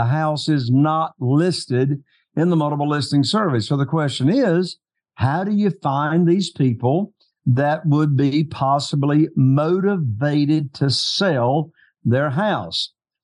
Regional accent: North Carolina, United States; but yeah, I'm from Eastern North Carolina. As you said, I've been buying and selling houses here in a very, very small market.

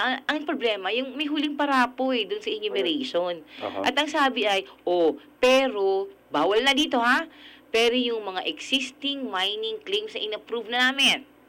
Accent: Dinagat, Caraga, Philippines; now in Manila, Philippines; ako po taga-Dinagat ako, mineral reservation po yung buong isla.

